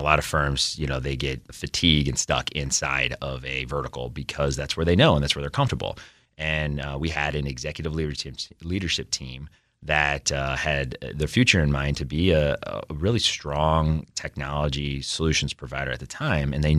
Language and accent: English; St. Louis, Missouri, United States; moved away as an adult; you know, Midwest guy, I was born and raised in St. Louis, moved here in the district 5 years ago.